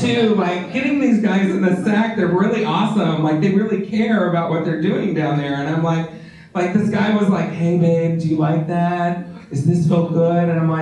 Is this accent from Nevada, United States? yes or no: no; Texas, United States; I'm from Texas originally. Thank you. Thank you. The good part. So I grew up in small town Texas